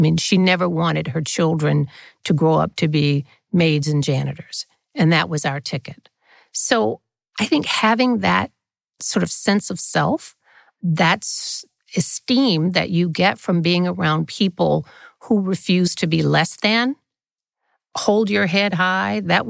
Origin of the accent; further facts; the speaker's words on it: Mobile, Alabama, United States; Well, Mobile, I grew up on the tail end of segregation, so things had just broken down.